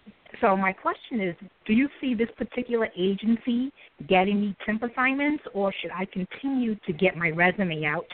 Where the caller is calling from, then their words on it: New York City, New York, United States; I'm calling from New York City.